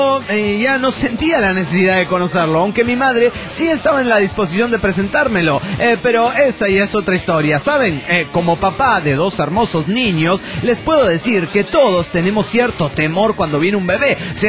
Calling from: Monterrey, Nuevo León, Mexico; de Monterrey, Nuevo León, México.

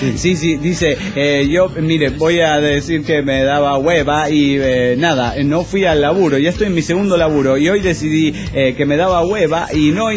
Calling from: Tarija, Bolivia; Solo para decirles que en Tarija, Bolivia, el caos es total. Carnales, aquí ya estamos en el octavo día de paro indefinido

